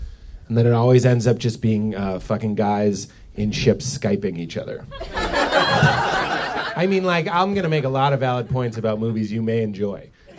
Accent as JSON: {"language": "English", "town": "Lexington", "region": "Massachusetts", "country": "United States", "said": "Like I'm from Lexington. Nothing really happened in Lexington or Salem, Massachusetts."}